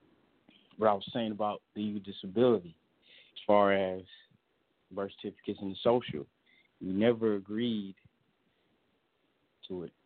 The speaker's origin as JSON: {"language": "English", "country": "United States", "said": "But as an American, those are, you know, that's, let me explain this."}